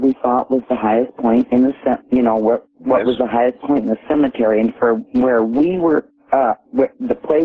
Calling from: Omaha, Nebraska, United States; I'm calling from Omaha, Nebraska.

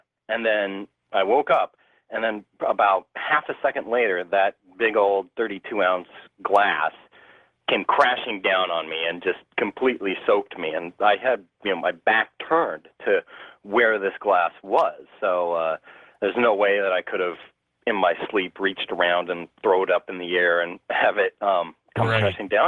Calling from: Port Orchard, Washington, United States; Yeah, hi, George. … from Port Orchard, Washington.

